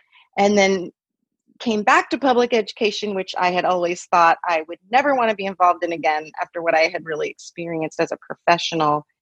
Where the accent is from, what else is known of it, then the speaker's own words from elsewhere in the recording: the South, United States; when I was in second grade, growing up in the South after the Civil Rights Movement